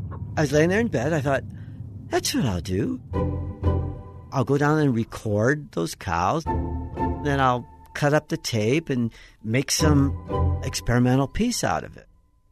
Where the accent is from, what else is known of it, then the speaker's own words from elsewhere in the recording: Chicago, Illinois, United States; now in Utah, United States; I hadn't heard that kind of generosity or that embrace with a voice where I grew up in Chicago.